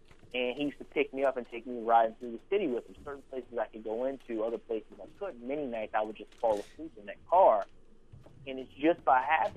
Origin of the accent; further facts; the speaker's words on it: Baltimore, Maryland, United States; You know, when I was a young kid growing up in Baltimore, I had a relationship with one of my uncles